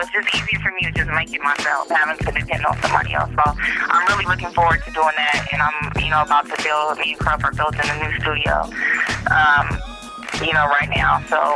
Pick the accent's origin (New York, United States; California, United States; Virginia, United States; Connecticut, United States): California, United States; But I'm from the Valley and people don't know that. So I did … just to kind of let people know where I'm from, just to represent my part of the town.